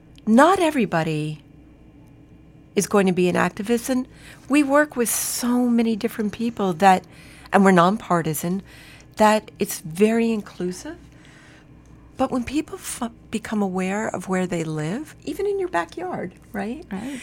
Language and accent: English; New York, United States; a lot of the people at the foundation are sixth, seventh generation Floridian. I grew up in New York.